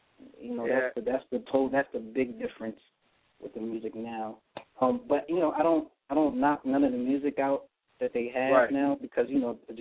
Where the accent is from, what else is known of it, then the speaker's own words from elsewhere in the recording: Philadelphia, Pennsylvania, United States; also born or lived in New York; I was born here in Philadelphia. I grew up, you know, back and forth to New York and Philadelphia.